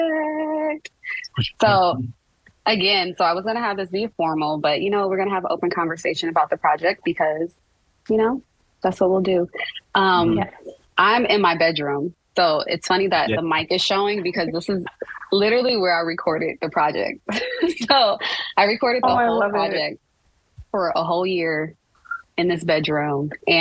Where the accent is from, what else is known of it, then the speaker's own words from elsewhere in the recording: Cleveland, Ohio, United States; I'm on my Sun Pluto line in Cleveland, which is my hometown.